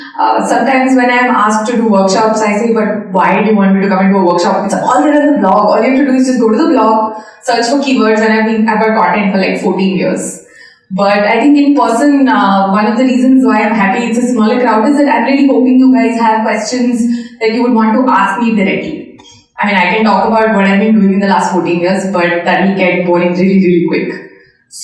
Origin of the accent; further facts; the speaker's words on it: India; I am from India, and I can tell you that it is become a big thing there only in the last couple of years, I guess.